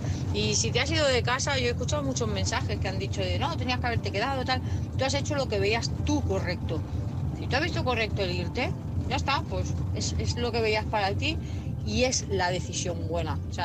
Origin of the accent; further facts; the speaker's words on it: Tarragona, Catalonia, Spain; de Tarragona.